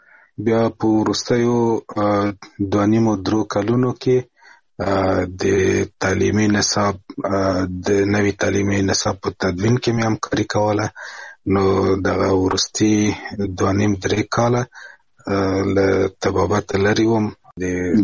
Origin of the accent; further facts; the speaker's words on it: Kabul, Afghanistan; تر شپږ کلنۍ پورې په کابل کې وو، په چلسېتون کې. بیا د پلار وظیفه مې په بګرام کې وه، د بګرام په هوایي ډګر کې.